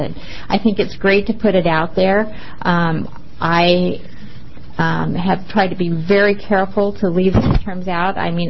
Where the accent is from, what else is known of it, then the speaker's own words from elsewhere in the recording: Staten Island, New York, United States; And I remember clearly I grew up in Staten. My brothers and sisters and I were the only Latino children there